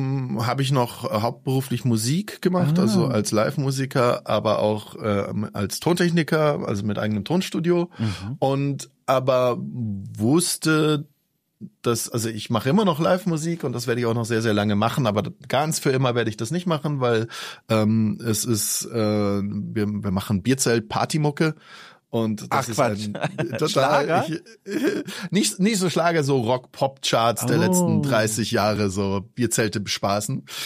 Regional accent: Munich, Bavaria, Germany; dass es für mich als Münchner vor der Haustür liegt

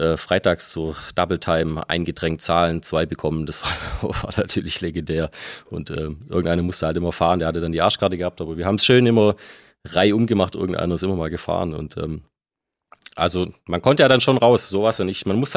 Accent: Mössingen, Baden-Württemberg, Germany; also born or lived in Tübingen; Aber ich bin zwar in Tübingen geboren, 83. Also ich bin jetzt schlappe 27, da bin ich dann zwar geboren, aber aufgewachsen in Belsen, das heißt eigentlich Mössingen ist so die Stadt, die man vielleicht kennen könnte, also im Steinlachtal.

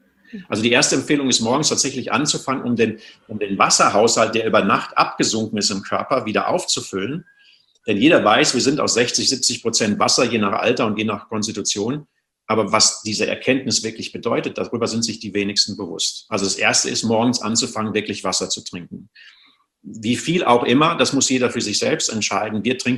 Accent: North Rhine-Westphalia, Germany; ich komme aus dem Sauerland, da gibt es noch schöne Quellen, da habe ich so als Kind oft so bei uns in den Wäldern gespielt.

